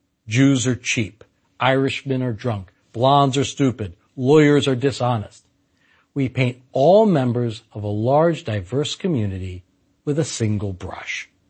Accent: Maryland, United States; I'm from Maryland. For us, it's our neighbors in West Virginia.

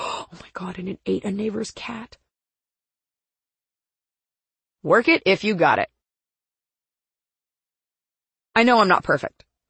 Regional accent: Texas, United States; When I was growing up in Texas and playing lacrosse in high school

